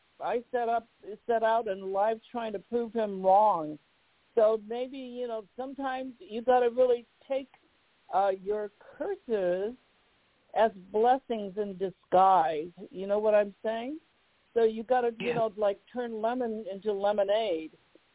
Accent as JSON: {"language": "English", "town": "Los Angeles", "region": "California", "country": "United States", "tie": "born or raised there", "said": "And then I grew up in South Central L.A., which is really, you know, like, back then it was not as much as a ghetto, but it kind of was."}